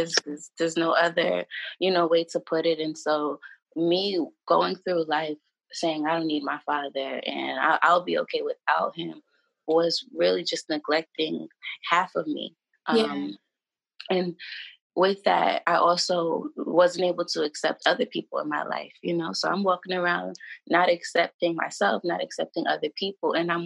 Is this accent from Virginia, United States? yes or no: no; New York, United States; I also work in child welfare. I'm from New York.